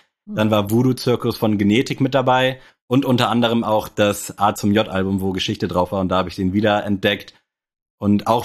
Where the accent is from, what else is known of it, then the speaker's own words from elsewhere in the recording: Berlin, Germany; ich bin ein Berliner